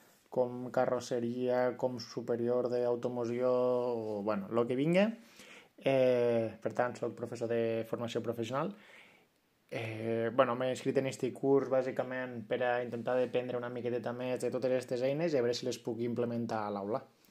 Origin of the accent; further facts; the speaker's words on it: Tortosa, Catalonia, Spain; now in Mataró, Spain; sóc de Tortosa. Actualment estic destinat a Mataró, al Miquel Viada.